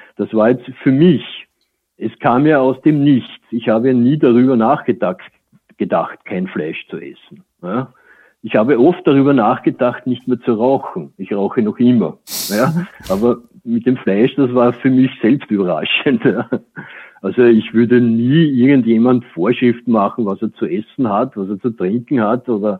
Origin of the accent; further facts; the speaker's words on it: Vienna, Austria; Also ich bin Wiener.